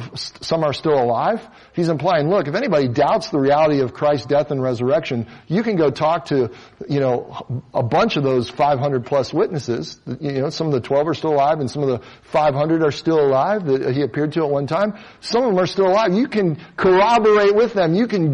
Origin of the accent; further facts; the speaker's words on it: Cincinnati, Ohio, United States; now in Las Vegas, United States; and I'm from Cincinnati, Ohio. I went to Purdue University. I live in Las Vegas since 2002